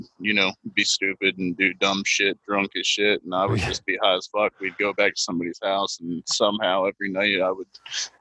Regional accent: Pennsylvania, United States; I grew up in Pennsylvania. It's a lot of farmers, and, you know, everybody's kind of keeps to themselves for the most part, unless you live in the cities.

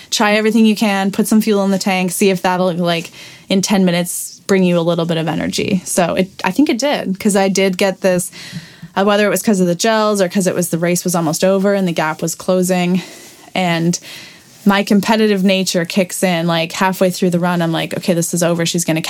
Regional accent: Canada; We're both Canadian. We're both the same age, like same year at university.

